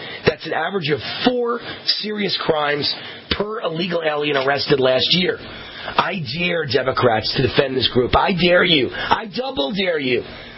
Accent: Las Vegas, Nevada, United States; I want to read you my commentary that's coming out Sunday in the Las Vegas Review-Journal, my hometown newspaper

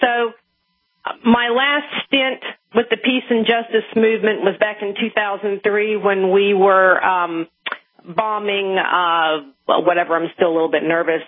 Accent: Dallas, Texas, United States; I'm giving away my city. I'm from Dallas.

